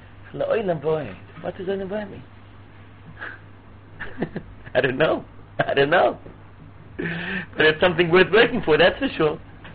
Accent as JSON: {"language": "English", "country": "United States", "tie": "born or raised there", "said": "I grew up in the United States. So we had to learn the history of America."}